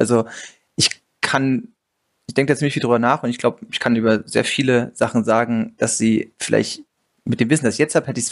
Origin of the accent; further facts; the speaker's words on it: Frankfurt, Hesse, Germany; Ansonsten bin ich Frankfurter durch und durch, habe 2 Kinder.